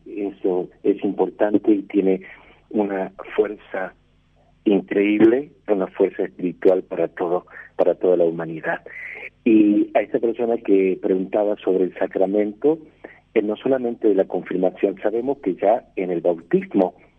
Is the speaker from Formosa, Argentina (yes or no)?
yes; Formosa, Argentina; born there; creo que de Formosa, mi provincia, nací en Formosa